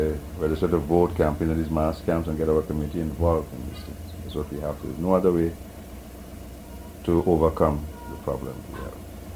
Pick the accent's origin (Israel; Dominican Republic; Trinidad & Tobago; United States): Trinidad & Tobago; Port of Spain; born there; I was born in Port of Spain, John, in 1945.